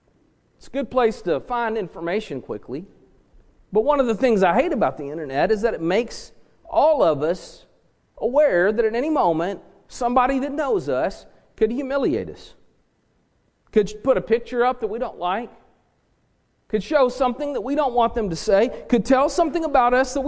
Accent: Kansas City, Missouri, United States; Yeah, I'm from Kansas City, that's right.

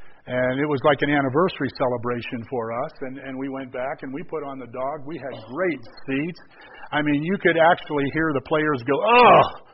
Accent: Pittsburgh, Pennsylvania, United States; She grew up around Kansas City. I grew up around Pittsburgh.

